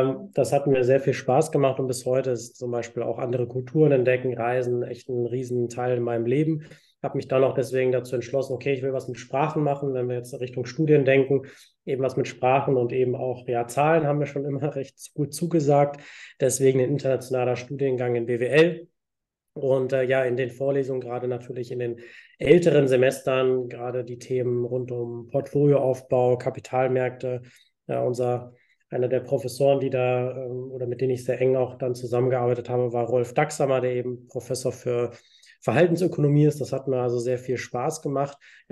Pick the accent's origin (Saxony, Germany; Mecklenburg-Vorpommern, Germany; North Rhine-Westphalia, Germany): North Rhine-Westphalia, Germany; now in Berlin, Germany; Ich bin Münsterländer. Wer die Region kennt oder schon mal da gewesen ist, der wird vielleicht feststellen, dass relativ bodenständig, ziemlich flach. Jetzt wohne ich mittlerweile in Berlin